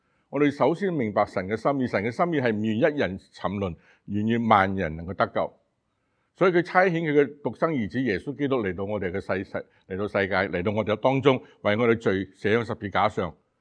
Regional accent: Singapore; 你大家知道我喺新加坡嚟，我新加坡系如果用国语讲吓，我是土生土长嘅土豆吓

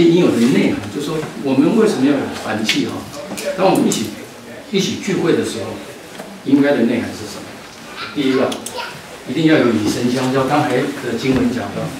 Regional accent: China; 他觉得我们中国人讲欠他一份情，对不对？

